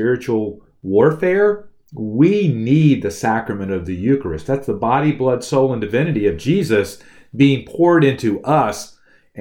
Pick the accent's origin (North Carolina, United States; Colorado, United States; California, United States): North Carolina, United States; I know I'm from North Carolina.